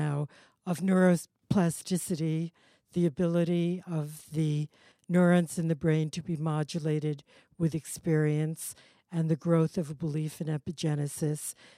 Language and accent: English; New York, United States; Yes, I'm a New Yorker, bred and born